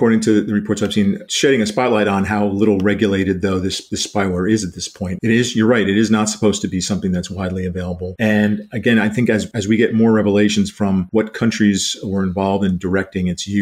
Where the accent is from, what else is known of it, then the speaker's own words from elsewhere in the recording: Washington, District of Columbia, United States; My hometown Washington Post paper is is devoting acres of newsprint to this right now